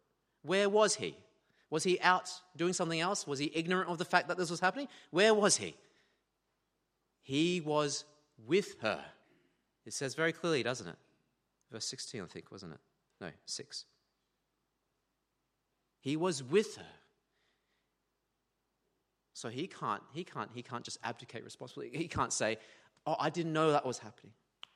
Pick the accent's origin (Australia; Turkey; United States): Australia; Queensland; You know, I complain about cold building a lot as a Queenslander.